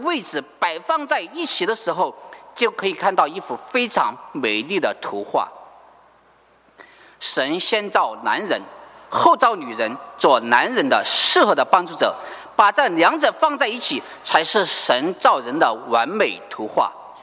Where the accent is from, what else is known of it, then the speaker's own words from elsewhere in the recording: Sichuan, China; 丈夫就成了我们四川人说的那个叫什么耙耳朵